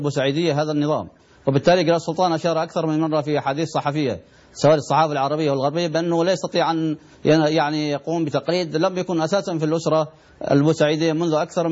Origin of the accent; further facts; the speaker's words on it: Oman; وأعتقد أننا نحن عمانيين نحترم هذا القرار وهذا المبدأ